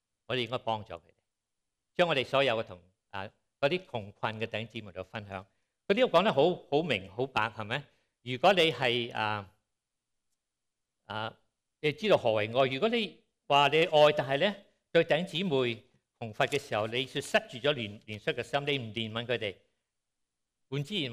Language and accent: Chinese; Hong Kong; moved away; 我很小时候在香港，我1968年离开香港